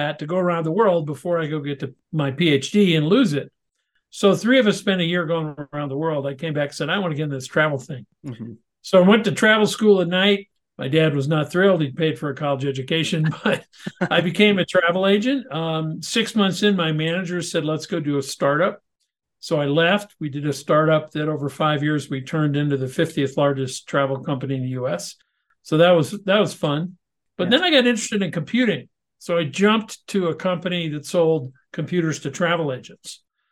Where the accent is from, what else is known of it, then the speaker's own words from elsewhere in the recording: Chicago, Illinois, United States; but I grew up in Chicago and I went to school at Denison University in Ohio.